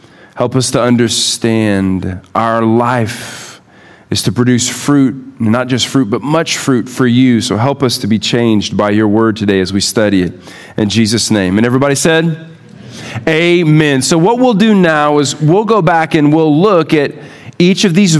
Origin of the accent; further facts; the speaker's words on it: Houston, Texas, United States; now in Tennessee, United States; Growing up in Houston, we had 1.5 seasons. It was hot and really hot.